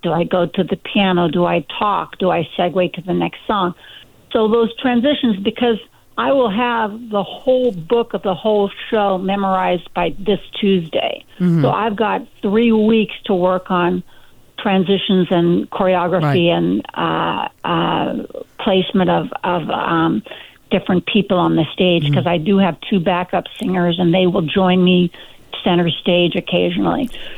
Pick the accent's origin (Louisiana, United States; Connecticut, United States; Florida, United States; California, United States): California, United States; Garden Grove; I grew up in Garden Grove, and it was so close to Disneyland, we could see the fireworks from our backyard.